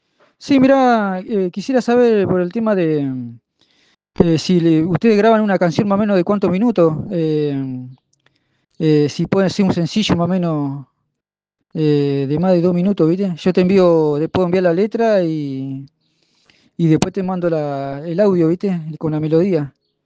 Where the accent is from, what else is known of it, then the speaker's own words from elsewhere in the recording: San Nicolás de los Arroyos, Buenos Aires Province, Argentina; Yo soy de San Nicolás de los Arroyos, cerquita de Rosario.